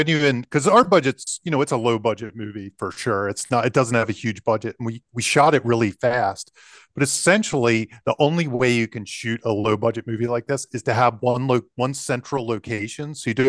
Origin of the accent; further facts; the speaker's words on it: Catonsville, Maryland, United States; So I grew up in Catonsville and there was a lot of bowling in Catonsville when I was a kid.